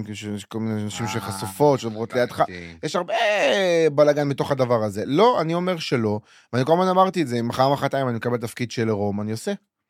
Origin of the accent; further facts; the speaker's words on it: Ashdod, Southern District, Israel; גדלתי באשדוד, סביבה קצת לא וואו.